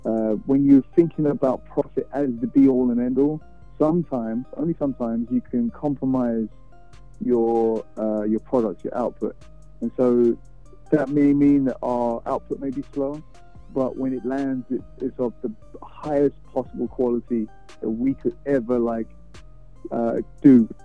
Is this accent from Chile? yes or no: no; London, United Kingdom; moved away as an adult; now in Houston, United States; Well, I'm from London, born and raised. I've been in Houston, Texas for about 7.5 years. I married a native Estonian. My parents are from the Caribbean, and I've got family around the world. So I will consider myself British first.